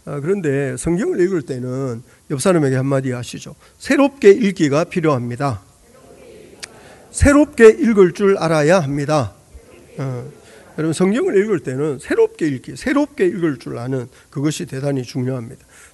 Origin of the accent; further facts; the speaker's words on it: Busan, South Korea; 부산에서 자랐어요. 40년을.